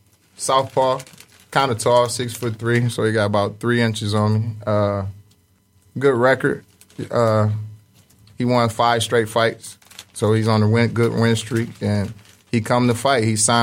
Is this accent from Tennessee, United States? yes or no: no; Detroit, Michigan, United States; born there; I was born in Detroit, Michigan.